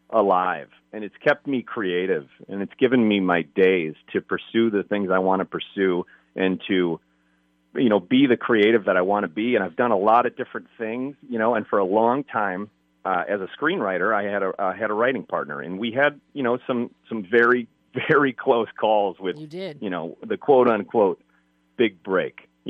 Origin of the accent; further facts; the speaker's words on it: Chicago, Illinois, United States; I'm a diehard Cubs fan. I'm from Chicago.